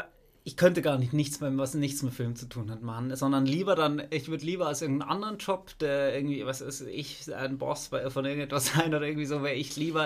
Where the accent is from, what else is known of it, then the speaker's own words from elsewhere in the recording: Basel, Basel-Stadt, Switzerland; Ich bin Basler